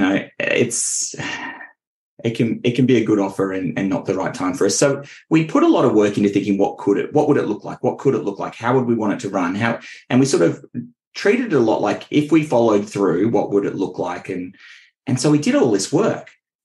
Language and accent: English; Richmond, Virginia, United States; I grew up in Richmond, which is nowhere near the beach.